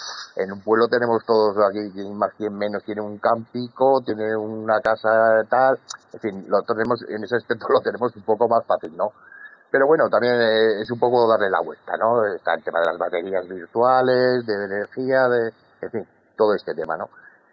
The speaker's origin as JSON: {"language": "Spanish", "town": "Alcorisa", "region": "Aragon", "country": "Spain", "said": "Yo soy de Alcoriza, Teruel, del Bajo Aragón."}